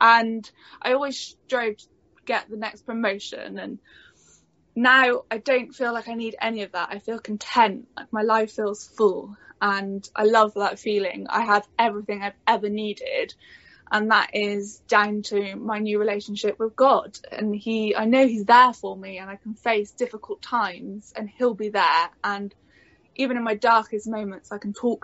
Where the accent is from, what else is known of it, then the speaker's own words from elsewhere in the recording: Stroud, South West England, United Kingdom; So, hello, everyone. I'm from Stroud.